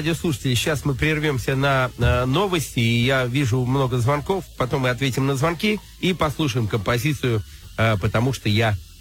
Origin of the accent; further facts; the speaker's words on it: Saratov, Saratov Oblast, Russia; Те, кто рос в те года, действительно, я из Саратова. У нас там глушители стояли, невозможно было.